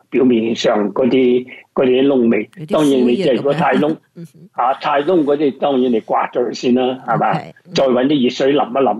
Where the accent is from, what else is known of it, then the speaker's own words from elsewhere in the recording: Guangdong, China; 通常我哋广东人都中意即系食呢个小炒嘅